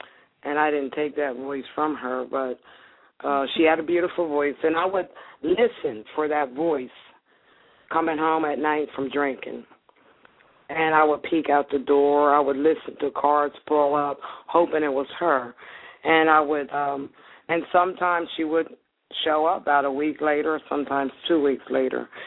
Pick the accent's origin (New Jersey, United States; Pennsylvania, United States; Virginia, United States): New Jersey, United States; I was born and raised in Jersey, New Jersey. Some people down south would call me a Yankee